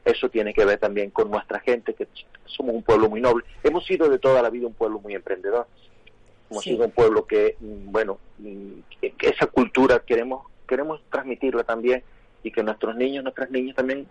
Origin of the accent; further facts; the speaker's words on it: Canary Islands, Spain; ya aterrizo ya en mi tierra, Canarias no se puede dar el lujo de que nos adelante por la derecha.